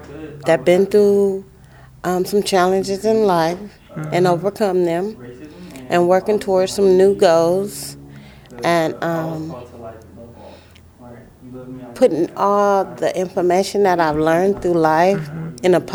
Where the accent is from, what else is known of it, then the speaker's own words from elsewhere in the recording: Oakland, California, United States; So as a, from kindergarten, mm-hmm. or from the baby, I was in East Oakland.